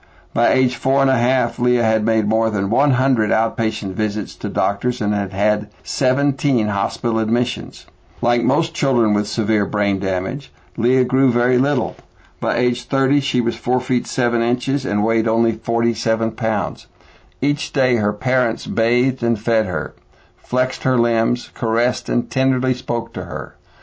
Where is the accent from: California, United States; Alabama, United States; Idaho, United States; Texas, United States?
Texas, United States; Amarillo; from Amarillo, Texas